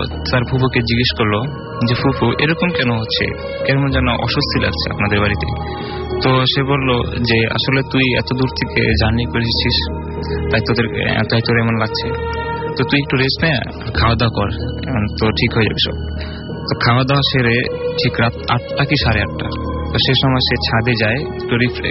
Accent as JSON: {"language": "Bangla", "town": "Dhaka", "region": "Dhaka Division", "country": "Bangladesh", "said": "তবে আমি এসেছি রায়েরবাগ ঢাকা থেকে"}